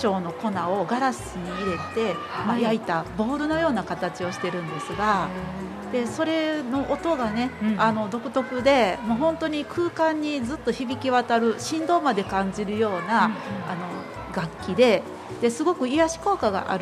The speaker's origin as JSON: {"language": "Japanese", "town": "Maizuru", "region": "Kyoto", "country": "Japan", "tie": "born or raised there", "said": "私は舞鶴で育っているのに、"}